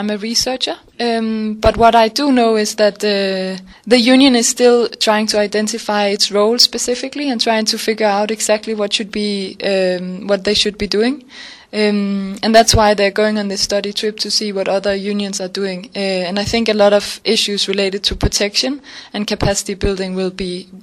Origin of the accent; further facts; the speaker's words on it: Denmark; English is a second language; now in London, United Kingdom; I come from Denmark and I live in London, UK.